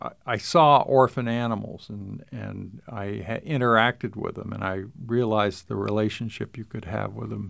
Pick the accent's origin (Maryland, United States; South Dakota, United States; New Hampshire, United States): New Hampshire, United States; Lyme; I study black bears, and I am from Lyme, New Hampshire.